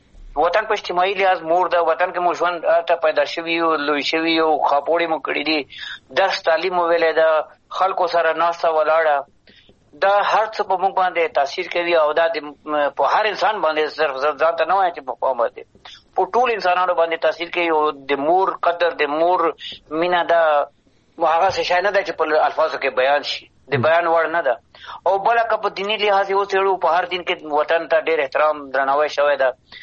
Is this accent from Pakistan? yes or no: no; Afghanistan; ځکه هر چېرته وم افغانستان به ما سره وي، زه به د افغانستان سره یم.